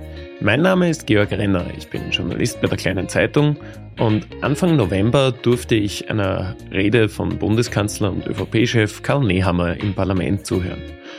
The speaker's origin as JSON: {"language": "German", "region": "Lower Austria", "country": "Austria", "said": "Wir sind beide Niederösterreicher. Wir wohnen, glaube ich, auf gegenüberliegenden Seiten von St. Pölten."}